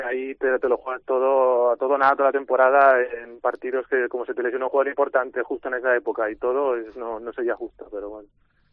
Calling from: Mollet del Vallès, Catalonia, Spain; de Mollet.

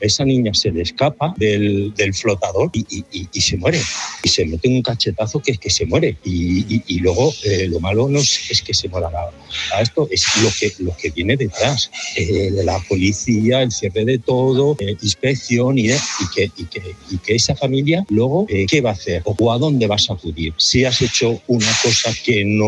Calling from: Logroño, La Rioja, Spain; Yo soy de Logroño. He llamado yo unas cuantas veces

